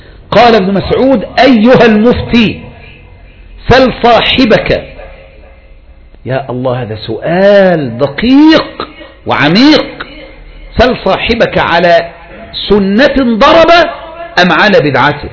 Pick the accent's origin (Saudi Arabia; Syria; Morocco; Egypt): Egypt; بلدنا مصر